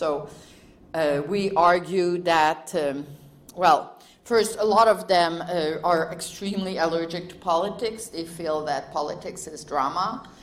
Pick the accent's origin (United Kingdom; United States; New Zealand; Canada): Canada; Quebec; Ottawa, the lower black circle, is where I grew up. I grew up on the Quebec side, just across the river. On one side of the river, everyone speaks English, or the majority speaks English. On the other side, the majority speaks French, which is where I grew up.